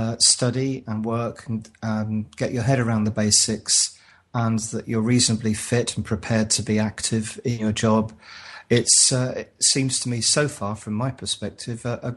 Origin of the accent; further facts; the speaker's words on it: Bedford, East of England, United Kingdom; I come from Bedford